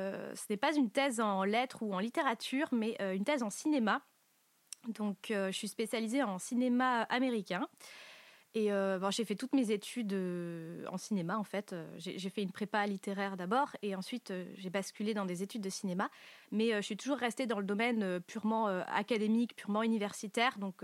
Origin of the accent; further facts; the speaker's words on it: Auvergne-Rhône-Alpes, France; also born or lived in Paris; je suis très très attachée à ma région et à ma ville, qui est ma ville natale. Et je suis revenue en Auvergne après avoir habité trois ans à Paris